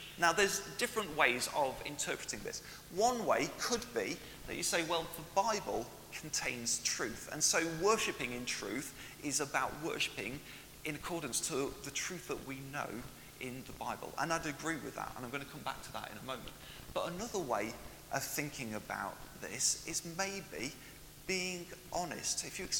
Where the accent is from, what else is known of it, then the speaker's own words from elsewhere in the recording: Ashby de la Zouch, East Midlands, United Kingdom; Now, I grew up in Ashby de la Zouche, which isn't far away from here, and I was living in Ashby at that time